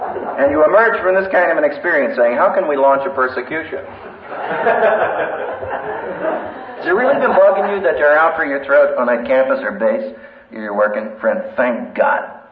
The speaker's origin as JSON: {"language": "English", "country": "India", "said": "And as an Indian, what an experience. We had a pastor's conference outside of the state of Assam, one of the communist-controlled states"}